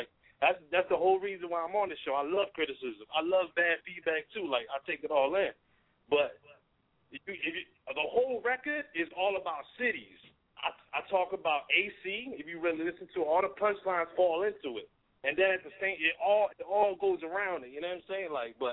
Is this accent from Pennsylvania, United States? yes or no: yes; Philadelphia, Pennsylvania, United States; I'm from North Philly, from where … at. We say in our bag. That's why a lot of people don't understand it. You know what I'm saying? Like, I'm from North Philly Badlands, one of the most craziest streets.